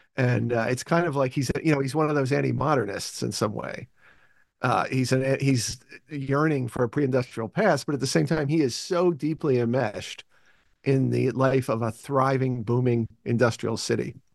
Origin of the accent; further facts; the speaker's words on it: United States; I'll say at the beginning, I'm Irish American, but I had never been interested in Irish stuff. I didn't do Irish history.